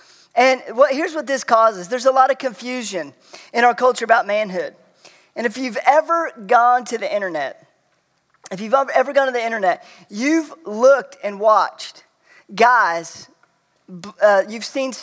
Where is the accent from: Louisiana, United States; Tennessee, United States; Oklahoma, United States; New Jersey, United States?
Oklahoma, United States; also born or lived in Florida; I call myself somebody who hails from Oklahoma. I wasn't born there. I was born in Florida, but I lived and I grew up and went to college in the state of Oklahoma.